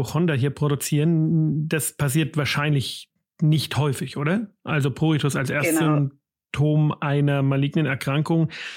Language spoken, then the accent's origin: German; Germany; Bei uns in Deutschland ganz modern. Ich weiß nicht, wie es in Österreich ist, aber bei uns ist das gerade genau so ein unschöner Hype.